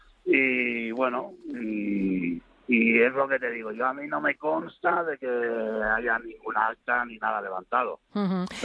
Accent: Catalonia, Spain; Sí, los oprimidos aquí somos los catalanes, que nos consideramos españoles, eso está claro.

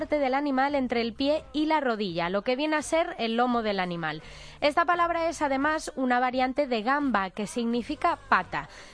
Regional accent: Galicia, Spain; en Galicia, o por lo menos de donde yo vengo, los besos no se dan normalmente a la gente que no conoces

